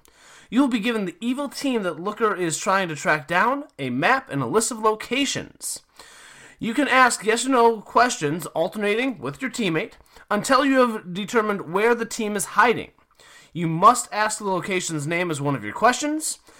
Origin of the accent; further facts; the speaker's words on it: Minnesota, United States; I'm originally from Minnesota, and so it gets even colder up there.